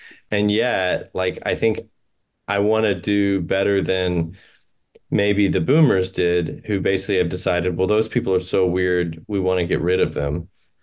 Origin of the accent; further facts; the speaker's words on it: Sun Belt, United States; I grew up in the Sun Belt in the 90s and the aughts, and it was really cool.